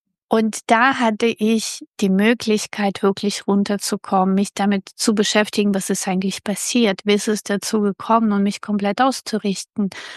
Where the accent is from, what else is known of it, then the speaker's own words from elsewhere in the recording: Russia; German is a second language; now in Germany; ich komme ja aus Russland und ich musste sehr viel auch im Haushalt helfen. Und wir wohnten in einem neun stockwerkiges Haus mit Kakerlaken.